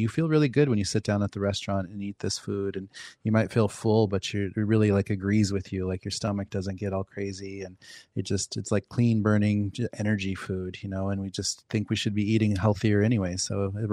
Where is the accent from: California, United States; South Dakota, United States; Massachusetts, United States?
South Dakota, United States; Pine Ridge; I grew up hunting them on Pine Ridge.